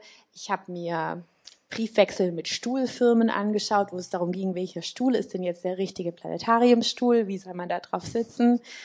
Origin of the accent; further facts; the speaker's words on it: Tübingen, Baden-Württemberg, Germany; Ich komme aus Tübingen